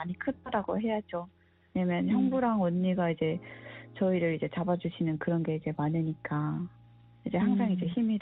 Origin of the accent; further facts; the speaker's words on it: North Korea; 저희가 이제 또 북한에서 온 걸 알았거든요. 나는 북한에서 왔는데